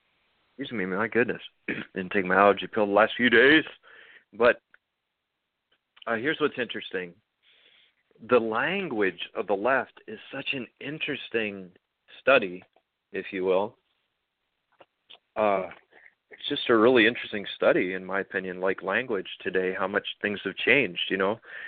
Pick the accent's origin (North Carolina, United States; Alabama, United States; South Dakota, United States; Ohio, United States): South Dakota, United States; I'm from South Dakota.